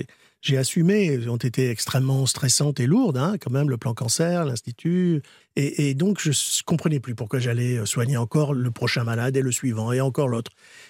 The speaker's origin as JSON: {"language": "French", "town": "Nice", "region": "Provence-Alpes-Côte d'Azur", "country": "France", "said": "je suis niçois, donc j'adore les recettes niçoises, les recettes de Provence."}